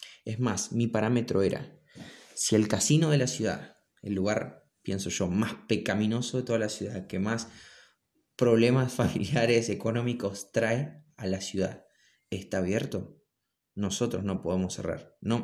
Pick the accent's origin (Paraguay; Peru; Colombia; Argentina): Argentina; hace más o menos 2 semanas y media que en mi país, Argentina, se declaró el confinamiento forzoso.